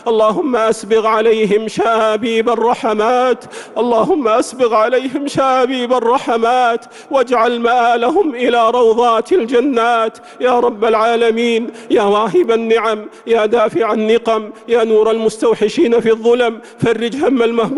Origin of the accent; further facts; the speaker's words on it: Saudi Arabia; اللهم احفظ بلادنا المملكة العربية السعودية